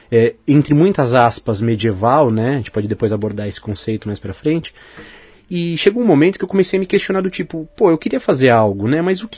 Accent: São Paulo, Brazil; Eu sou de São Paulo, né? Eu moro em São Paulo

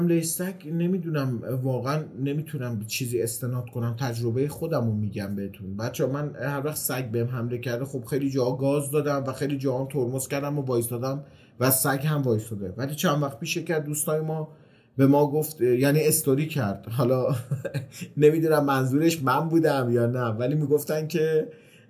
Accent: Tehran, Tehran Province, Iran; مثلا ما تهرانیم

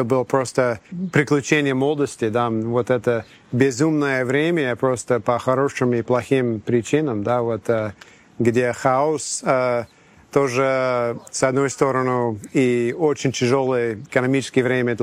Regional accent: Oklahoma, United States; Russian is a second language; Из Оклахомы, да. Это вообще глубинки, как Олег из Сибири, я из Оклахомы.

